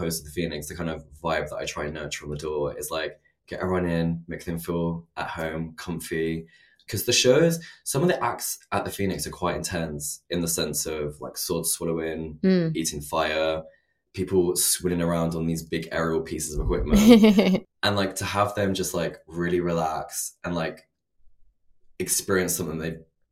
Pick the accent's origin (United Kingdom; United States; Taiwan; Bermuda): United Kingdom; East of England; And I'm from Essex